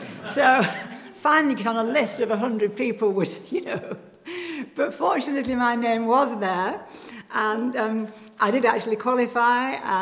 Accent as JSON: {"language": "English", "region": "North West England", "country": "United Kingdom", "tie": "born or raised there", "said": "I was brought up in Lancashire, and so every year when I was little, we used to go to Blackpool for our holidays."}